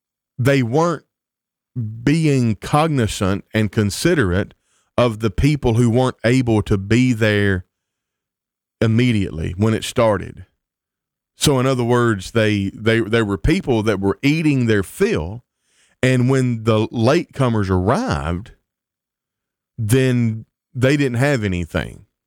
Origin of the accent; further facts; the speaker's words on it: the South, United States; I'm from the South in the United States, you can tell, so because I'm using the word casserole very, very often.